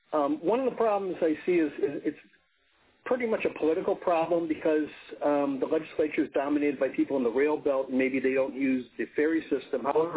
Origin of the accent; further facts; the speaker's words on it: Midwest, United States; I'm originally from the Midwest, and I hadn't been on a ferry before.